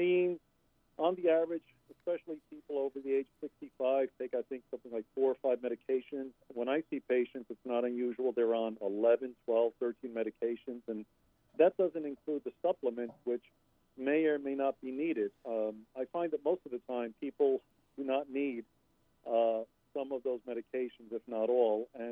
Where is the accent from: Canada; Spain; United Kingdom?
Spain; now in United States; I'm originally from Spain. I speak, you know, fluent Spanish and a few other languages, but I was raised in a multicultural Hispanic community